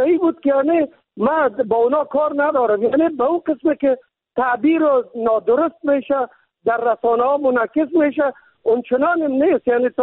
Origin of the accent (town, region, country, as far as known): Kabul, Afghanistan